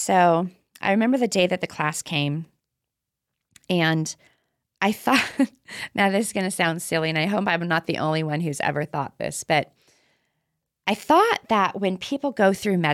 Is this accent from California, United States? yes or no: yes; Chico, California, United States; I lived in a town called Paradise in California. It was just up the hill from Chico, which is my hometown.